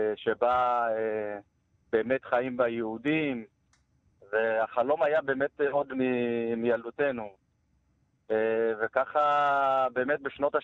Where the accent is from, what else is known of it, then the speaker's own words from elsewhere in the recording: Ethiopia; now in Haifa, Israel; אני תושב קריית חיים חיפה, עליתי מאתיופיה בשנת 1984, ואם אנחנו הולכים קצת אחורה, תחילת 1970 ככה, כילד, כמובן החלום לירושלים והכיסופים הוא חלק מהווי של החיים באתיופיה.